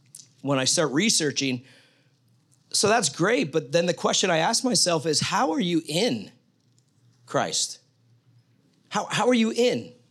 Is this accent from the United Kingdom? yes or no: no; Canada; now in Mexico; which means that my Canadian, all that goes with being Canadian doesn't, I don't have legal authority there.